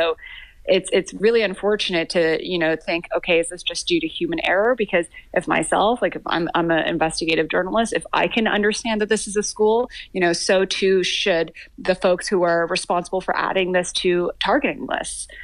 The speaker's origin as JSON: {"language": "English", "town": "Vancouver", "region": "British Columbia", "country": "Canada", "tie": "born or raised there", "also_born_or_lived": "Iran", "said": "So I was born in Iran and I immigrated to Canada, to Vancouver, when I was in preschool. So I grew up in Canada, but I have a ton of friends and family in Iran."}